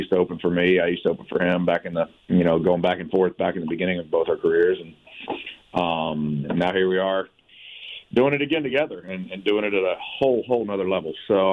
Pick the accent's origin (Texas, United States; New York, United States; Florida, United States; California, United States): Florida, United States; also born or lived in Nashville; I grew up with Brian in Florida and then lived together the first 3 years I lived in Nashville.